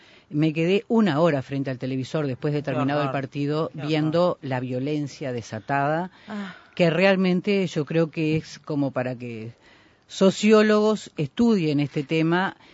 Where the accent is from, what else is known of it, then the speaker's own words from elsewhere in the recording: Melo, Cerro Largo, Uruguay; Sí, soy de Melo